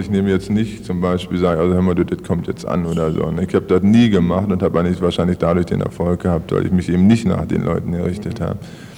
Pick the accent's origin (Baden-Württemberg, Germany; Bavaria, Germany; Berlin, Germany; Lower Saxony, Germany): Berlin, Germany; Naja, und da bin ich eben, wie gesagt, in Berlin geboren worden, als Ergebnis dieses Zusammentreffens. Hab da so, sagen wir, wie man heute bezeichnen würde, etwas in der gut bürgerlichen Ecke aufgewachsen, da in Berlin.